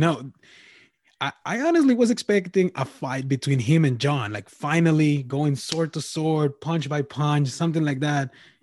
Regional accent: Mexico; I mentioned before that I'm from Mexico, and this podcast I make it in English and Spanish because I have listeners over there.

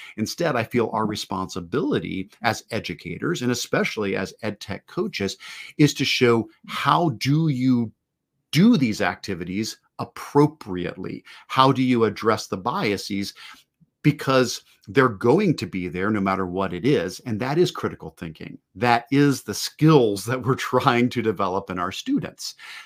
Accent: Ohio, United States; my perspective of a white dude growing up in Ohio.

